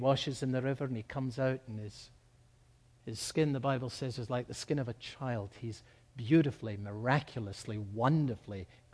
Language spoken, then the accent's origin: English; United Kingdom; a large and prestigious church in my home country of Great Britain.